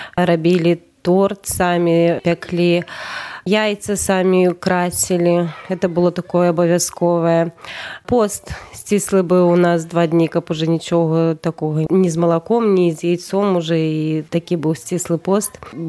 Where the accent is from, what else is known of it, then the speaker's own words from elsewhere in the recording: Porazava, Grodno Region, Belarus; moved away as an adult; Сама я родам з Поразава, такое мястэчка.